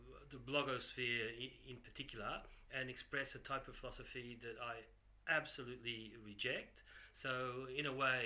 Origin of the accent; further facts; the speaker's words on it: Sydney, New South Wales, Australia; moved away as an adult; now in France; I'm 58 years old. I come from Sydney in Australia. I came to France 30 years ago, or a little more than 30 years ago, to study philosophy